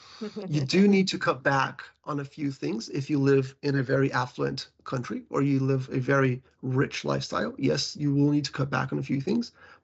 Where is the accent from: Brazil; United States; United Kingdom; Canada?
Brazil; I also lived in, you know, in Brazil, in my hometown, where it's dangerous to drive a bike because you don't have the appropriate lanes